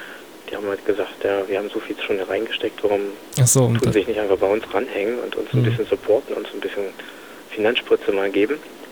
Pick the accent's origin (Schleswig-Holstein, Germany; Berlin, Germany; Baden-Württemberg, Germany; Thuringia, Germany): Berlin, Germany; Ja, ich bin Berliner.